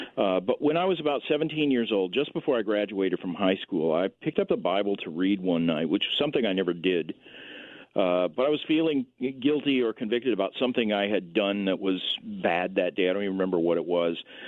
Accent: Tulsa, Oklahoma, United States; I grew up in Tulsa, Oklahoma, which is, of course, the home of lots of charismatic churches

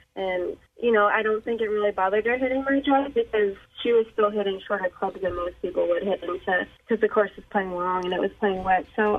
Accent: Northeast, United States; because we're both from the Northeast, so we grew up playing junior golf together.

